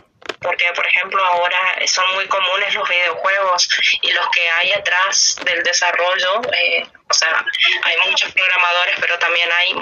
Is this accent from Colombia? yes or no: no; Formosa, Argentina; also born or lived in Corrientes; Mi papá trabaja en Formosa. Yo nací en Corrientes, pero me crié en Formosa.